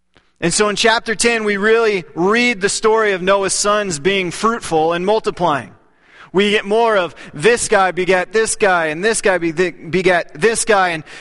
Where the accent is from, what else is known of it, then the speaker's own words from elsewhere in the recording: Texas, United States; And where I grew up in Texas, Dr. Pepper was called Coke.